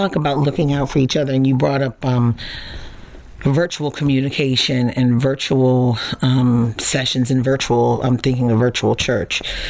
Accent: Baltimore, Maryland, United States; I grew up in Baltimore, and my parents had me in the black church all my life, had me in the church.

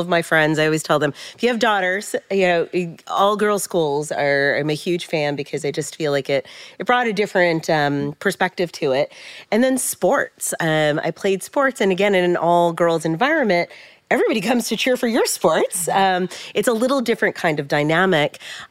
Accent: San Jose, California, United States; So I grew up in San Jose, California. My parents also from the Bay Area.

